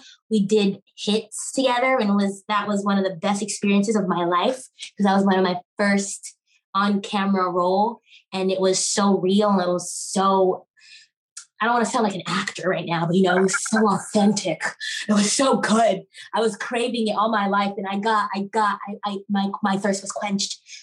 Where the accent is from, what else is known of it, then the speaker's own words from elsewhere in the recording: New York, United States; I'm Haitian. Okay, I'm a represent. I'm from New York. I was born in New York. I was the only one in my family that was born in New York.